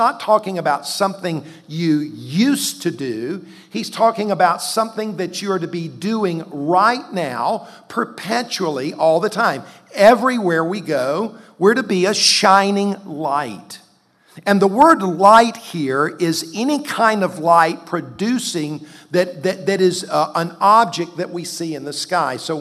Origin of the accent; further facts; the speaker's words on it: the South, United States; And so for me, growing up in the South, it doesn't bother me.